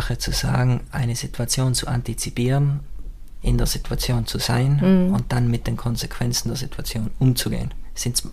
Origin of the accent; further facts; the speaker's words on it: Kastelbell, South Tyrol, Italy; bei mir oben in Kastelwell